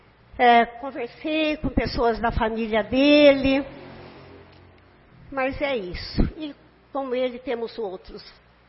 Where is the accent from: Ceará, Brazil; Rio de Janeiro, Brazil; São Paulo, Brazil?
São Paulo, Brazil; Garça; Recebo esse prêmio hoje na cidade onde nasci e moro.